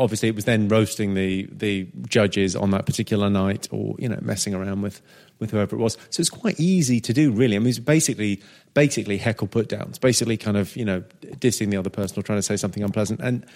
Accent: Farnham Common, South East England, United Kingdom; Yeah, Farnham Common.

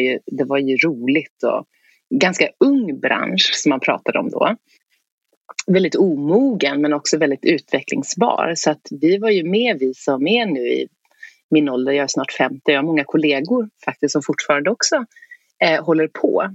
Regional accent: Oxelösund, Södermanland, Sweden; Jag är uppvuxen i Oxelösund, som ligger ungefär 10 mil söder om Stockholm. Det är en kuststad. Liten ort också. Men trevlig.

